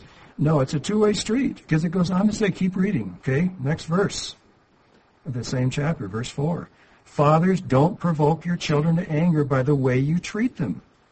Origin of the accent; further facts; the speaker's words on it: Midwest, United States; and that's not the way it was where I grew up in the Midwest.